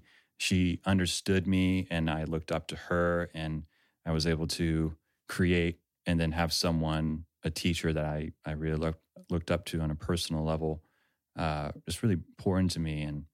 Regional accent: Siloam Springs, Arkansas, United States; I grew up in Silent Springs. And so that's where I went to high school

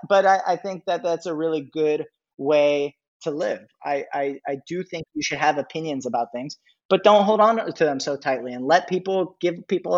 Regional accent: San Francisco Bay Area, California, United States; growing up in the Bay Area, being born and raised here, hip hop has been a elemental part of our upbringing.

